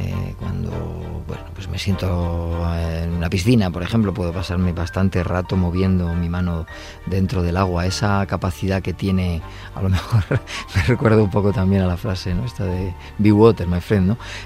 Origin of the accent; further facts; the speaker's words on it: La Rioja, Spain; además soy riojano y el vino contiene multitud de sabores